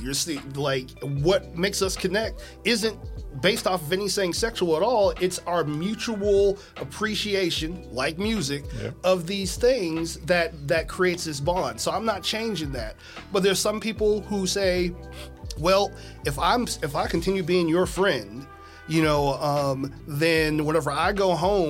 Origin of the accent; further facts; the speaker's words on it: Kansas, United States; in regard to my experiences, you know, growing up in Kansas.